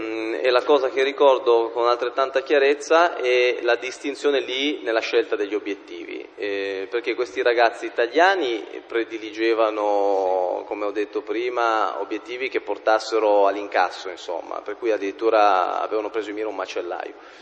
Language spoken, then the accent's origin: Italian; Genoa, Liguria, Italy; essendo io genovese, mi chiedo se fossi genovese, confermai il fatto di essere della città